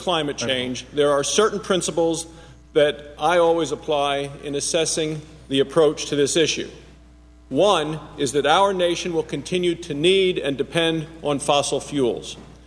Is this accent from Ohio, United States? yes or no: no; Wyoming, United States; the negative economic impact to the Rocky Mountain West and to my home state of Wyoming is very real and significant.